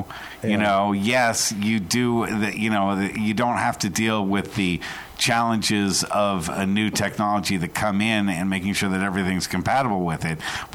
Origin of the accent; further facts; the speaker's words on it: California, United States; And then when I grew up here in Marin County, I used the I worked at my mom took me to the Marin Computer Center here in Terra Linda.